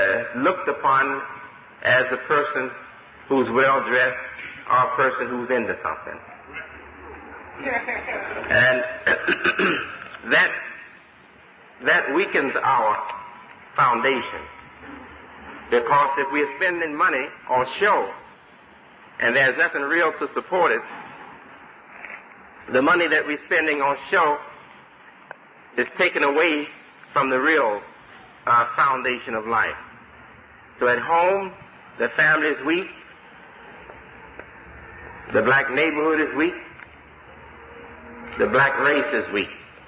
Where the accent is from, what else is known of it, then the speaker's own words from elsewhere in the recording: Chicago, Illinois, United States; now in New York, United States; I come from Chicago, South Side. Majority of the people on Chicago South Side are us, and we are poor there. And now I'm in Harlem